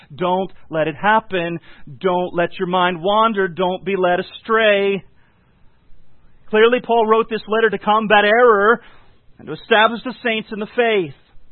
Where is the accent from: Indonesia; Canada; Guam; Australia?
Guam; I've told you before, as I grew up on Guam, one of the things that we found, as my parents particularly ministered among some of the islanders and the Asian cultures